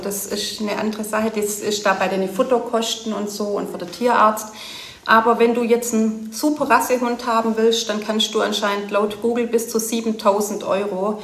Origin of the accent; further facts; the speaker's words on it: Darmstadt, Hesse, Germany; Bin aus Darmstadt und habe früher einen Schäferhund